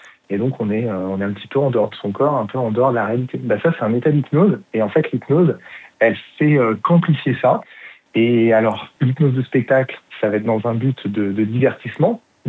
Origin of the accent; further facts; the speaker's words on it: Aix-les-Bains, Auvergne-Rhône-Alpes, France; now in Paris, France; donc moi je suis originaire d'Aix-les-Bains et je suis monté à Paris pour faire un conservatoire, pour progresser